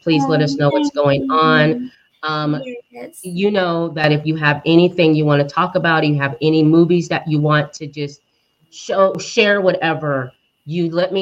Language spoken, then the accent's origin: English; Oregon, United States; I'm from the Northwest. I'm from Oregon. So you get that Oregon-y feel, you know.